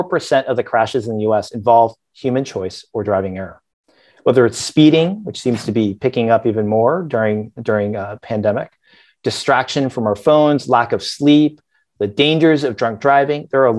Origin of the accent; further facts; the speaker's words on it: Boston, Massachusetts, United States; born there; I was born in Boston and I went to Stanford undergrad, studying both computer science and economics